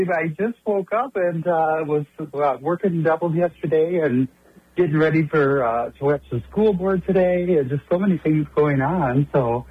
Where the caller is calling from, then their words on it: Sarasota, Florida, United States; My pronouns are she, her, and I'm calling from Sarasota.